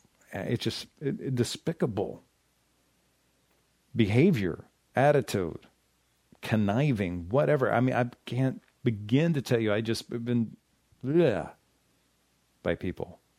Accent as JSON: {"language": "English", "region": "Kentucky", "country": "United States", "tie": "born or raised there", "said": "I need to research it because I've heard this forever growing up in Kentucky."}